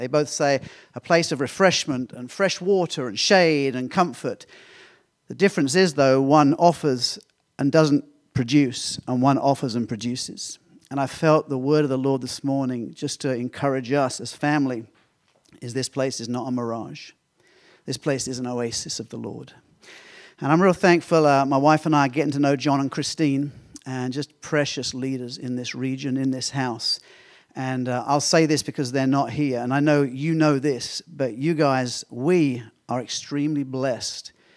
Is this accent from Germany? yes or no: no; England, United Kingdom; Now, remember, I'm an Englishman. In England, we're quite reserved.